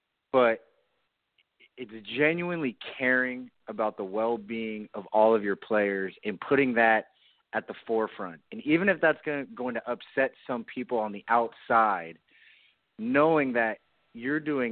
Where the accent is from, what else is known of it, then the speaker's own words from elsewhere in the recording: Novato, California, United States; Like a lot of people in the Bay Area, my family, our roots are in San Francisco. I grew up in Novato, about 45 minutes north of San Francisco